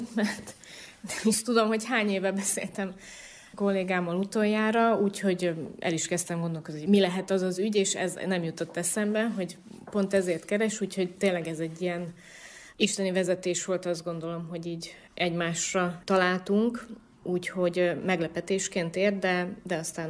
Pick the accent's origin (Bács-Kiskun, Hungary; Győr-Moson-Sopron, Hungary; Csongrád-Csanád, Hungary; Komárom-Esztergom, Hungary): Komárom-Esztergom, Hungary; Komárom; elkezdtem a szolgálatom a Dunántúlon, mert dunántúli vagyok. Komáromból származom, Kaposváron kezdtem el szolgálni, aztán mivel Budapesten végeztem a teológiát, Dunamellékre kerültem.